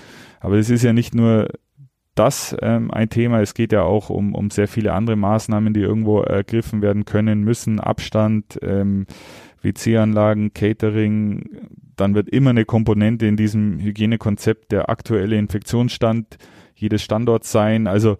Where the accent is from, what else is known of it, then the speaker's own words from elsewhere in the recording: Augsburg, Bavaria, Germany; ich bin stolzer Augsburger